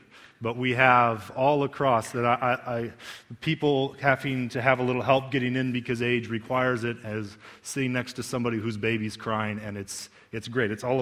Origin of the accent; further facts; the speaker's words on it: United States; as an American, I am so sick of the U.S. presidential election already